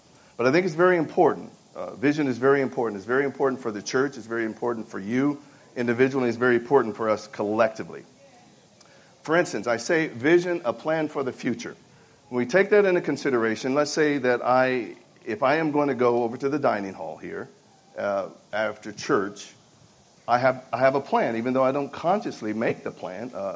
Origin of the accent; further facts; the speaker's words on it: Sacramento, California, United States; I am from Sacramento, California.